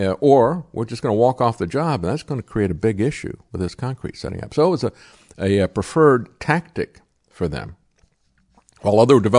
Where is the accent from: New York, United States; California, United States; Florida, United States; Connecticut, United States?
Florida, United States; you go to the beach, I'm from Florida, you drive up and down the beach